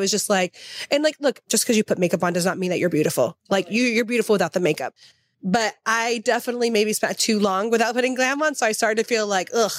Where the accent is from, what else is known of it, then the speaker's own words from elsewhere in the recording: Southern US, United States; And then growing up in the South was also like as amazing as it was, like it was so like beautiful.